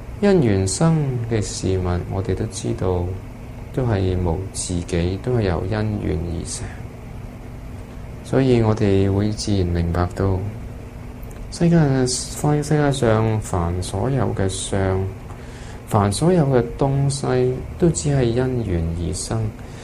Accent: Hong Kong; 我们现在分别我们是香港人，又分别有些是美国人

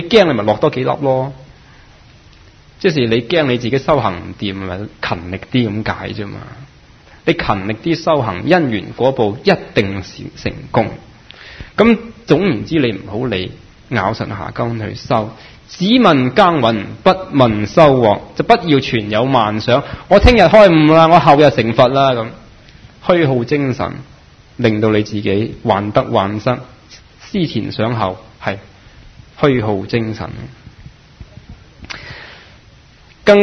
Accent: Hong Kong; 我哋香港人好多人唔識呼吸

